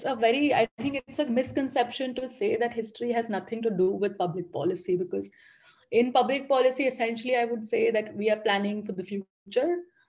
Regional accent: Delhi, India; growing up in Delhi, Delhi is a historic city and we have a lot of heritage, and it's almost 1,000 years old heritage.

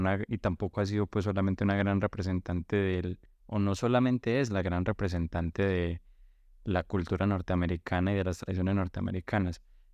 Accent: Colombia; Incluso nosotros como colombianos lo vivimos

